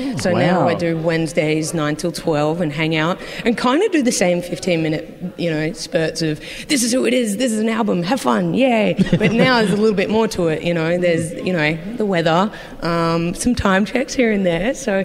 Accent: Brisbane, Queensland, Australia; moved away as an adult; now in Melbourne, Australia; But I came down from Brisbane, and I just finished a radio and film course, and I thought, Melbourne's the place of opportunity.

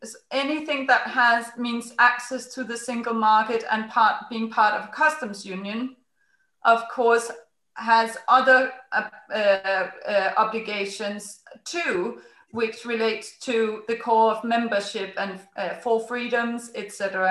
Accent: Denmark; English is a second language; I'm from Denmark, it's the same case there.

